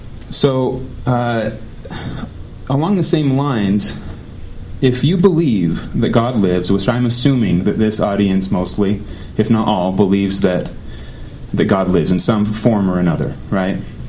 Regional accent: Utah, United States; I was raised here in Utah, and it was really interesting for me to be raised in an LDS community that had a lot of strong moral roots

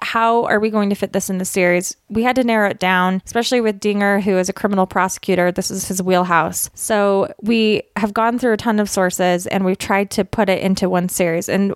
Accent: Utah, United States; accent: Utah; So Utah Mormon. I can't even global. I'm so Utah-centric. I apologize for my Utah accent.

